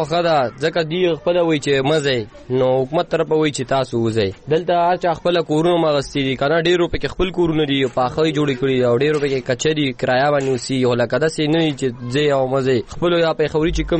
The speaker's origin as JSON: {"language": "Pashto", "country": "Afghanistan", "lives_now": "Pakistan", "said": "مونږ ته پته لري چې مونږ افغانان یو"}